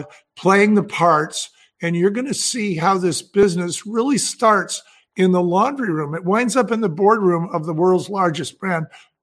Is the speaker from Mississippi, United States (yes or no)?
no; San Francisco, California, United States; Okay, so Bonnie's from Portland, and I'm from San Francisco.